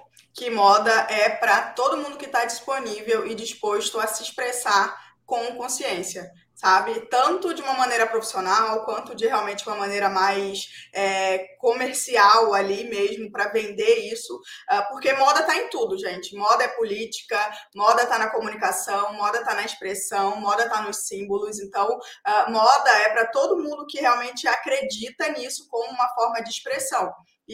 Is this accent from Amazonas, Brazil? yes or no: yes; Borba, Amazonas, Brazil; eu venho do interior de Manaus, lá em Borba, para chegar lá, você só chega de barco e você só sai de lá de barco